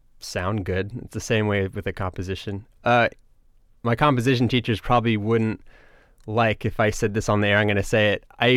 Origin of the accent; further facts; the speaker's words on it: Oberlin, Ohio, United States; I'm from Oberlin.